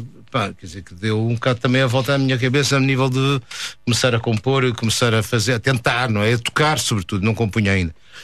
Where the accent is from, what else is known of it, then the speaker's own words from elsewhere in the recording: Porto, Portugal; eu sou mais urbano, sou do Porto e sou mais duro e menos.